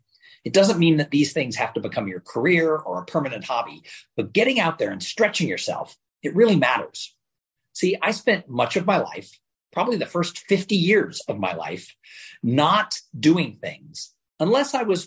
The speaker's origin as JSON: {"language": "English", "town": "Los Angeles", "region": "California", "country": "United States", "tie": "born or raised there", "said": "I grew up in Los Angeles. I grew up about 20 miles away from Hollywood"}